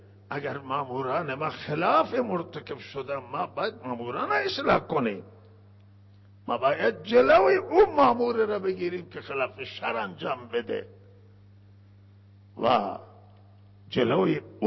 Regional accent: Iran; ما بالاخره ایرانیم، شهروندیم

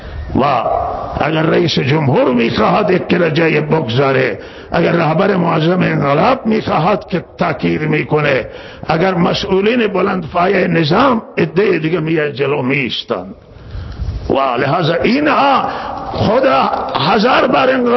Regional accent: Iran; شک نیست که اهل سنت ایرانی هن. ما ایرانیم و ما برانداز نیستیم

